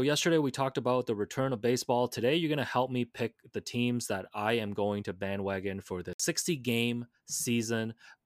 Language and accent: English; Toronto, Ontario, Canada; Just because, you know, obviously I'm from Toronto, despite owning 9 New York Yankees hats.